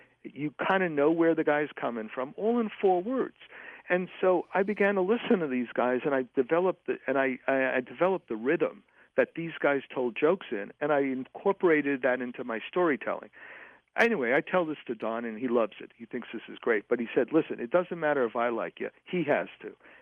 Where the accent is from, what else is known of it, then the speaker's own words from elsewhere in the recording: Fresh Meadows, New York, United States; also born or lived in Brooklyn; I was born in I was born in Brooklyn and grew up in Fresh Meadows. And I moved back into the house with my parents.